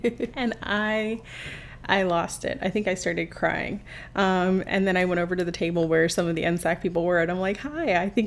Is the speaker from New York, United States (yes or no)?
no; Fort Wayne, Indiana, United States; I really care about Fort Wayne. It is my hometown, and I wanted to have it to come back